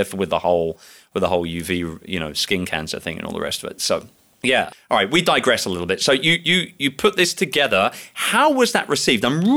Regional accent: London, United Kingdom; I'm English. I'm from London.

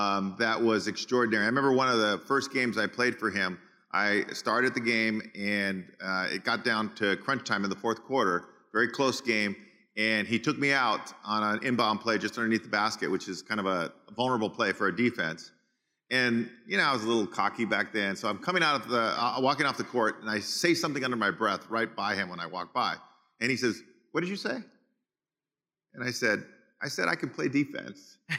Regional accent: Los Angeles, California, United States; I was born in East LA, and I went to Montebello High School, which is just outside of LA, Southeast LA.

